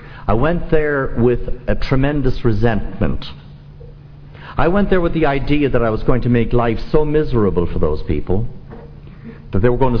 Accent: Dublin, Leinster, Ireland; now in New Orleans, United States; because I was city born and raised in Dublin, and here I am in the city of New Orleans.

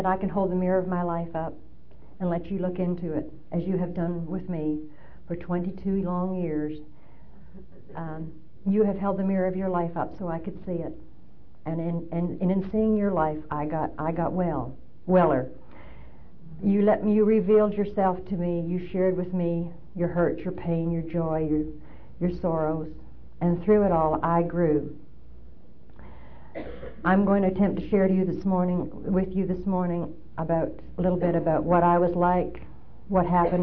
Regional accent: Canada; born there; I was born in Canada. A lot of you will have trouble with my accent. They really don't know where I'm from because I say house and out and about. And then I say y'all.

